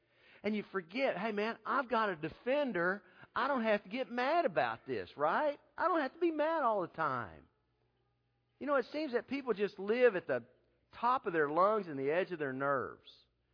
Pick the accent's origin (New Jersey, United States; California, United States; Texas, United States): Texas, United States; I'm from Texas. The road stays the same name the whole way.